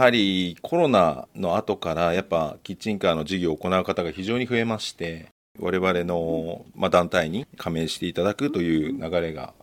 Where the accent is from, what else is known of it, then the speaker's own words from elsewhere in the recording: Tokyo, Japan; 一応出身は東京なので、はい、海がなかったのでサーフィンはしてなかったですね。